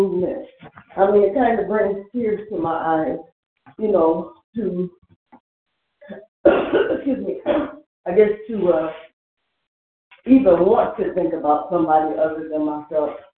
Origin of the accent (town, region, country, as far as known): Cleveland, Ohio, United States